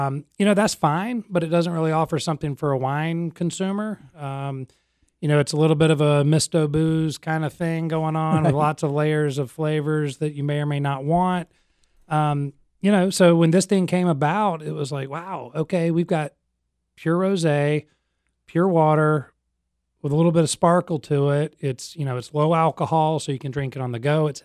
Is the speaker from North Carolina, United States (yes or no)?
yes; Raleigh, North Carolina, United States; now in Wilmington, United States; You know, I'm North Carolina native. I'm from Raleigh, lived in Wilmington for about 10 years now